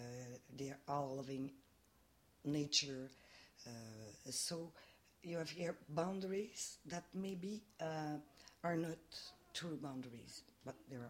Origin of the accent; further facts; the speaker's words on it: Quebec, Canada; I'm also a Canadian, but I feel more like a Québécoise because of my language, my history, my culture.